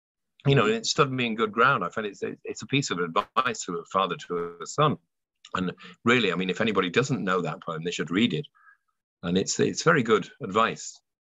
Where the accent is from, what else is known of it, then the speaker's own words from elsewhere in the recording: Stockport, North West England, United Kingdom; Well, I was born in St. Mary's Hospital on a cold night in January 1957. I grew up above my father's butcher shop in Stockport, Cheshire.